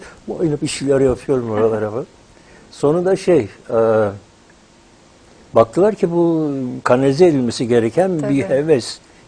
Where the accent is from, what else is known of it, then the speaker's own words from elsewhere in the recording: Istanbul, Turkey; İstanbullu, evet, doğma büyüme İstanbulluyum. Ve de Kadıköy yakasındayım.